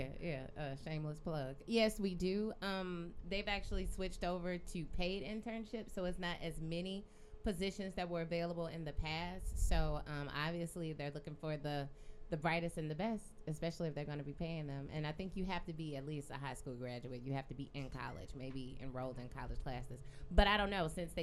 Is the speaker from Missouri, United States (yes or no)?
yes; St. Louis, Missouri, United States; But like, I'm from St. Louis, and I've spent my entire radio career here